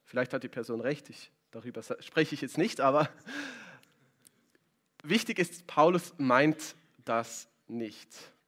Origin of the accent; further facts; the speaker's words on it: Switzerland; Wir sind Schweizer und Schweizer stehen einander nicht auf die Füße.